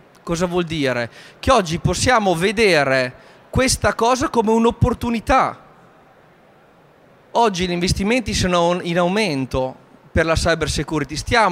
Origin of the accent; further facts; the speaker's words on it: Modena, Emilia-Romagna, Italy; io sono di Modena e quindi Ducati e Ferrari per me è il pane quotidiano.